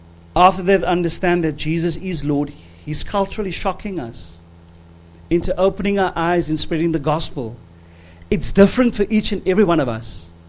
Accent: South Africa; I live in South Africa, but as a South African

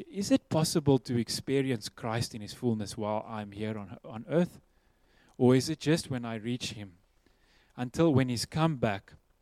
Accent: South Africa; and I come from Bosveld kind of terrain. Not Bosveld, but there was no sea close by.

